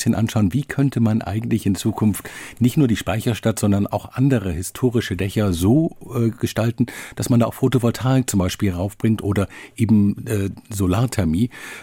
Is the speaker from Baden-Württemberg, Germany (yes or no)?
no; Hamburg, Germany; Also ein bisschen was haben wir von dieser EM auch als Hamburger.